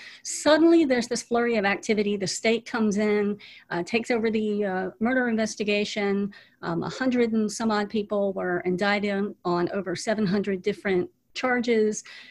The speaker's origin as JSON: {"language": "English", "region": "Georgia", "country": "United States", "tie": "born or raised there", "said": "So I grew up on the Georgia side, just a couple of hours south of there."}